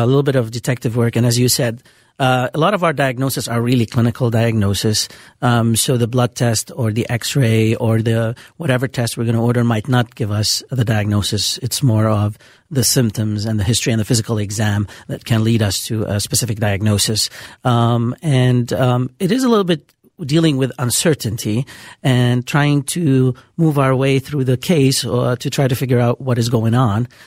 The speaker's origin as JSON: {"language": "English", "town": "Beirut", "region": "Beirut Governorate", "country": "Lebanon", "also_born_or_lived": "Minneapolis, United States", "said": "So I'm originally from Beirut, Lebanon. I went to the American University of Beirut, medical school in Lebanon, major medical school in Lebanon."}